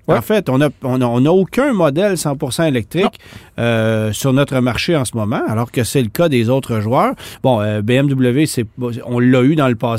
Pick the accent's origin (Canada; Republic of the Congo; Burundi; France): Canada; Quebec; surtout chez nous au Québec.